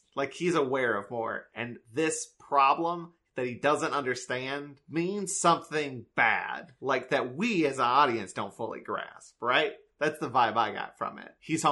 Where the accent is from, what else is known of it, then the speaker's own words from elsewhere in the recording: United States; I am American and dumb. … in this situation.